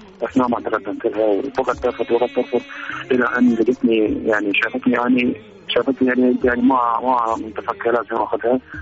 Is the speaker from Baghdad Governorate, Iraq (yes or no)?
no; Mosul, Nineveh, Iraq; من الموصل